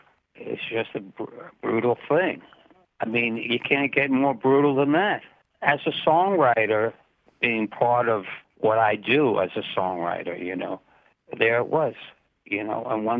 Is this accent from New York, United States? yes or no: yes; Brooklyn, New York, United States; I mean, I grew up in Cheapside Bay in Brooklyn.